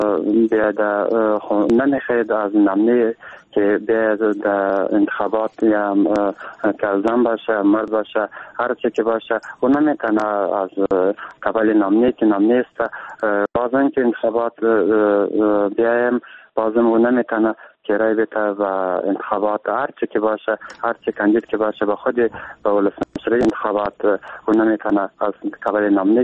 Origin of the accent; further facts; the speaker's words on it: Zabul, Afghanistan; now in Kandahar, Afghanistan; ، در خط از ولایت زابل ولسوالی چپان، الان از شهر کندهار به شما در خط هستم.